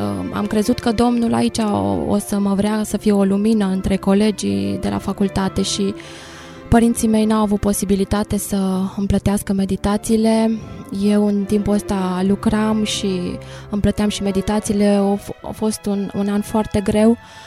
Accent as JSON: {"language": "Romanian", "region": "Bucharest", "country": "Romania", "tie": "born there", "said": "m-am născut în București, într-o familie cu 9 copii. Am frecventat biserica din oraș, încă de mică, împreună cu părinții."}